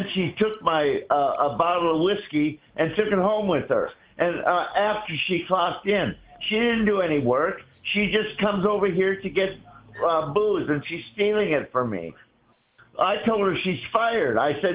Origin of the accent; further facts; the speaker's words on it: Germany; She's from Cambodia. I'm from Germany. Different parts of the world.